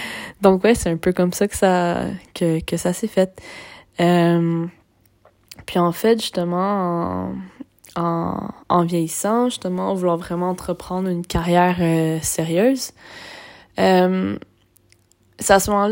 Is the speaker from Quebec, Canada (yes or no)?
yes; Gatineau, Quebec, Canada; born there; je suis d'origine québécoise, je suis née à Gatineau, ma mère vient de l'Abitibi, puis mon père est né à Tripoli, en Libye. Et sa mère est tunisienne.